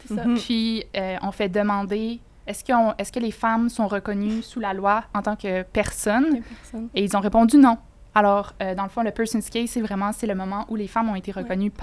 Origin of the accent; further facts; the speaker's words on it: Quebec, Canada; en tant que Québécoise, en tant que Canadienne